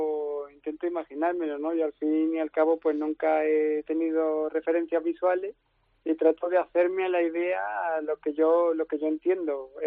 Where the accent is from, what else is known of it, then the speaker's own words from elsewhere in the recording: Ronda, Andalusia, Spain; De Ronda.